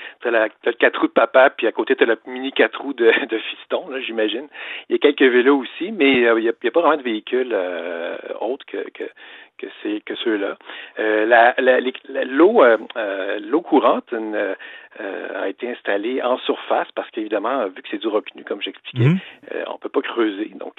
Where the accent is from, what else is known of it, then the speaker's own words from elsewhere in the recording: Quebec, Canada; je me sens à la fois chez moi au Québec